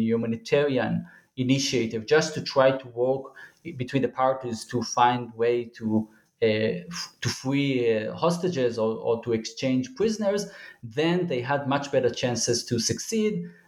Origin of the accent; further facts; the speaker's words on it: Jerusalem, Jerusalem District, Israel; I was born and raised in Jerusalem and I'm still working and teaching in Jerusalem.